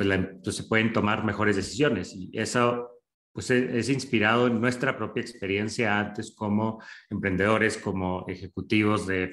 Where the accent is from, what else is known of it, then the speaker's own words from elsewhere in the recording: northern Mexico, Mexico; yo crecí en Latinoamérica, yo crecí en el norte de México, cerca de la frontera con Estados Unidos, de hecho